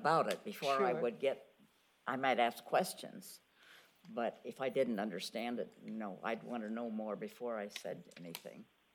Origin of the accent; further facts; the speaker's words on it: Hermiston, Oregon, United States; also born or lived in Portland; I was born in Portland, raised in Hermiston in eastern Oregon, exposed to the radiation and so forth and so on.